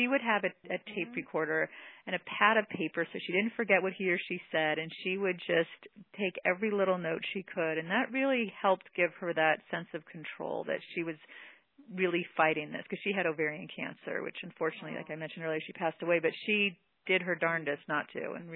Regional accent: California, United States; now in Boston, United States; It's funny, because I'm from California, and I've been here on the East Coast in the Boston area for 10 years

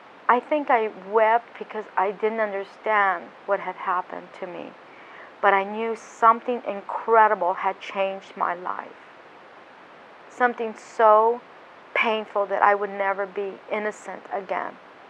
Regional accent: Netherlands; I was living in the Netherlands when I first experienced the word squaw. I was growing up in Holland on Schusterberg Air Force Base

